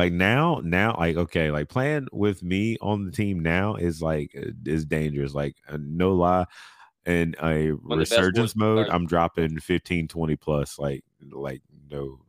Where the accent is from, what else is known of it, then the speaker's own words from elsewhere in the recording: Westlake, United States; Both are all the schools in my local city. I grew up in Westlake.